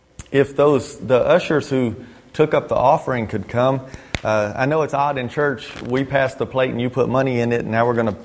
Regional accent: Moffitt, Texas, United States; Well, we are from Texas. Bobby is from Killeen, which is Killeen and Fort Hood have just kind of become one town. They're so close together. And the town I come from is called Moffitt, Texas.

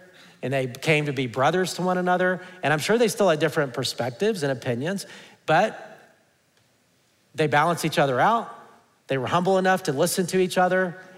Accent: Alabama, United States; also born or lived in Texas; And I grew up in Alabama. Did I ever mention that? And a red state, you know, and I became a Christian in a red state.

